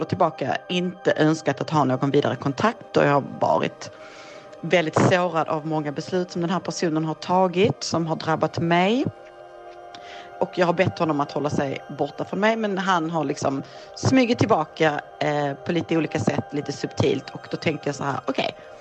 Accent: Malmö, Skåne, Sweden; Jag kommer från Malmö, jag är 45 år gammal.

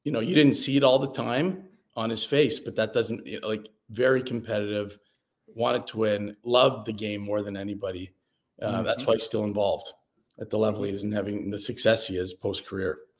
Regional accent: Mississauga, Ontario, Canada; But it was in Buffalo, and I grew up in Mississauga. And so I had like 60 people at that game, you know.

